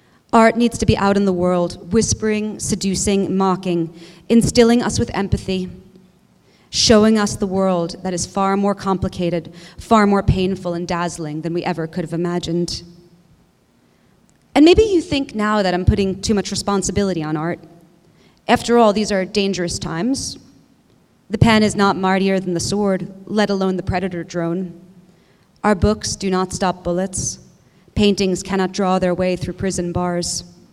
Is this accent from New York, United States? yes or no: yes; New York, United States; I'm a New Yorker, I'm a journalist, and worst of all, lowest of all, I'm an artist.